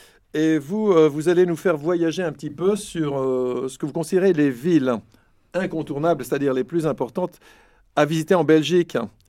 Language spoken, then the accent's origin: French; Switzerland; Et je viens de Suisse.